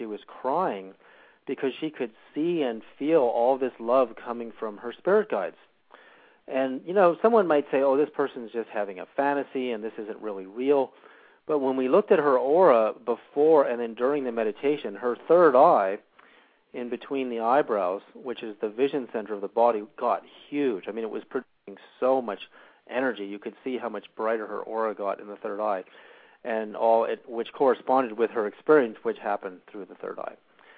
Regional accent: Vancouver, British Columbia, Canada; when I was living and growing up in Vancouver, British Columbia

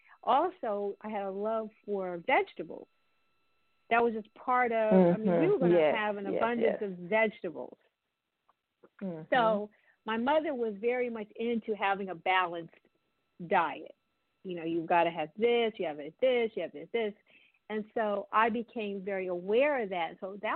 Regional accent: New Jersey, United States; when I grew up in New Jersey, and we had wonderful soil in New Jersey. And I remember everyone in the community had a garden.

